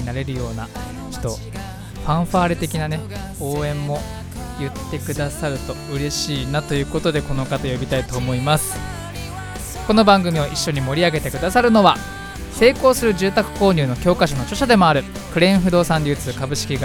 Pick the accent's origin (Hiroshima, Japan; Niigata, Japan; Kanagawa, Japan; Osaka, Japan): Kanagawa, Japan; Fujisawa; この番組は藤沢出身の俳優タレントとして活動する